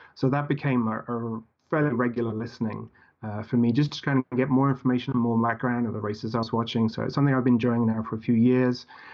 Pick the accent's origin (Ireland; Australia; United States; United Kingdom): United Kingdom; moved away as an adult; also born or lived in Belgium / Canada; now in Switzerland; So I'm British by birth and lived in the UK until I was about 20, and lived in Brussels in Belgium for 5 years or so. Came back to the UK, lived in Calgary in Canada for a number of years, and eventually have ended up now settling in Switzerland